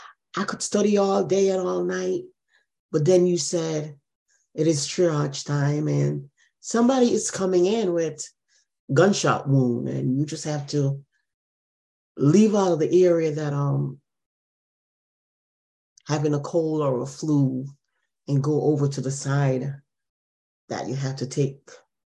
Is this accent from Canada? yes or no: no; Jamaica; The country that I'm from Jamaica, and I hear about magic all the time.